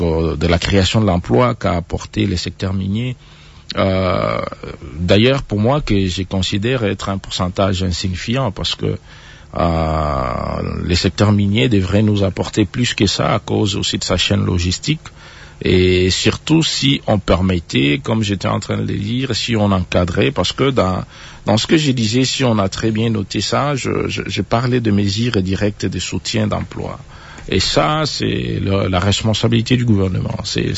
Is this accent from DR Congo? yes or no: yes; DR Congo; pour que nous tous, en tant que Congolais, chacun, en ce qui les concerne, prenne sa responsabilité